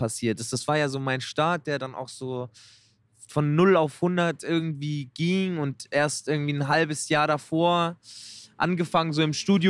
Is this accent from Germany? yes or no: yes; Schorndorf, Baden-Württemberg, Germany; ich habe mich auch gefühlt wie der Größte so auf den Partys dann in Schorndorf in meinem Heimatort.